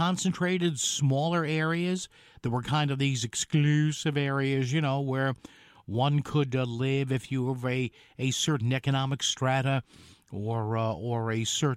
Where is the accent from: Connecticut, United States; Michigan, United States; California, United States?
Connecticut, United States; New Haven; I didn't grow up in that area. I grew up in New Haven, but you know, I was 14 years old